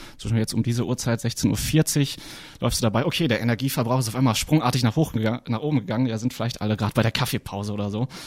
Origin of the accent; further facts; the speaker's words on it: Bocholt, North Rhine-Westphalia, Germany; meine Heimatstadt Bocholt in Nordrhein-Westfalen an der holländischen Grenze ist auch dabei, ist auch eine Zukunftsstadt.